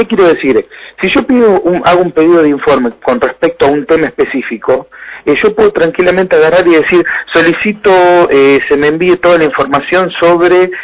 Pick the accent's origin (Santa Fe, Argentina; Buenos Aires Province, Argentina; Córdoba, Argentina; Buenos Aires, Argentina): Santa Fe, Argentina; Empalme; Sí, yo soy de Empalme.